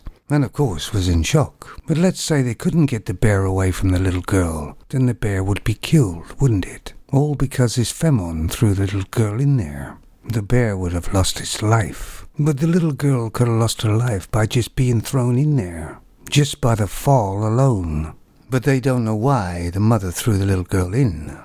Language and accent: English; Canada; And although I'm not American, I'm Canadian.